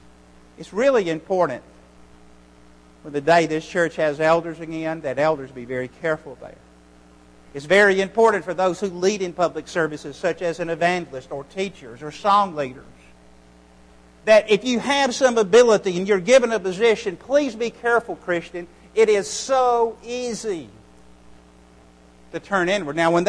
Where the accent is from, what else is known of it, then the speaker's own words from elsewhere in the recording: Birmingham, Alabama, United States; wow, I grew up in Birmingham. I could move Red Mountain.